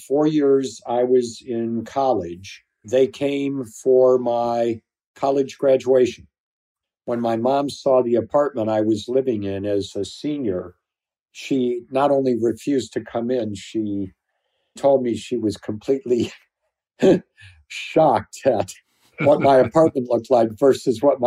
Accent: California, United States; I was 21 from California.

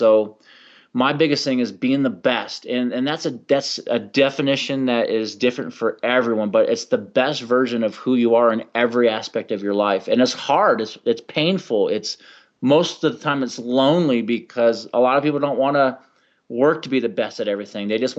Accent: California, United States; now in Colorado, United States; San Francisco. I'm from California.

